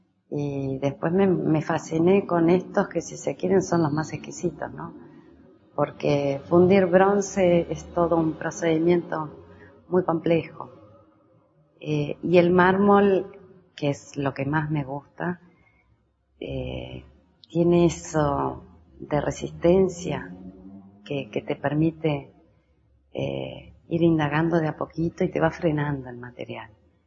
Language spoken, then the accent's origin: Spanish; Patagonia, Argentina; also born or lived in Buenos Aires; Soy nacida en la Patagonia, en Argentina, y mis juegos eran con barro. Luego mis padres se mudaron a Buenos Aires